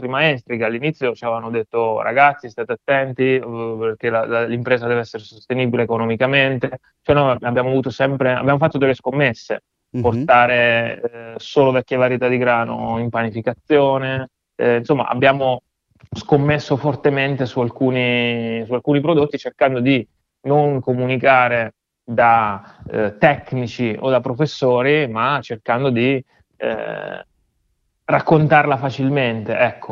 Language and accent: Italian; Abruzzo, Italy; now in Bologna, Italy; io bolognese d'adozione, sono abruzzese di origine, sì, però sono venuto qui a studiare